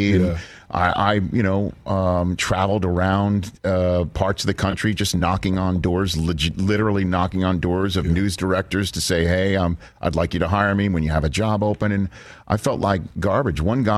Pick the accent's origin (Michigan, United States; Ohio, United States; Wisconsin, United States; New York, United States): New York, United States; but I'm from New York, so there is a little bit of spite in me